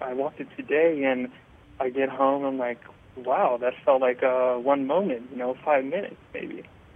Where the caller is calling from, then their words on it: Georgia, United States; I'm calling from Georgia.